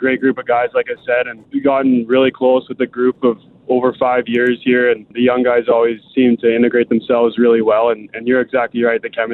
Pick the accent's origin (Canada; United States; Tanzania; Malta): Canada; Lethbridge, Alberta; now in Saskatoon, Canada; Yeah, I'm from Lethbridge. Live in Saskatoon now. Been here for 5 years